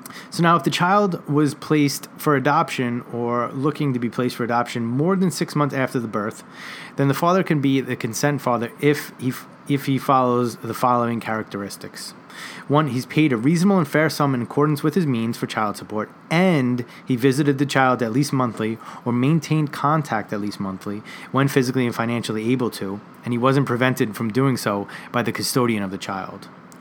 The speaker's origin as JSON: {"language": "English", "region": "New York", "country": "United States", "tie": "born or raised there", "said": "I attended law school right here down in Tribeca, and I was born and raised in New York."}